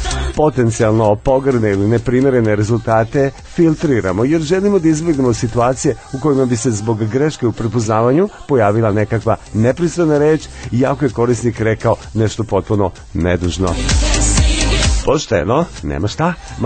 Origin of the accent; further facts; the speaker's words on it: Serbia; ponašam se kao tipičan Srbin.